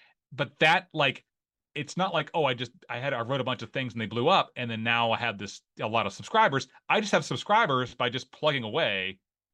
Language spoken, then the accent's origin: English; Ohio, United States; moved away as an adult; I'm not from North Carolina, as you can tell by my accent. I'm from Northeast Ohio, where it's cloudy.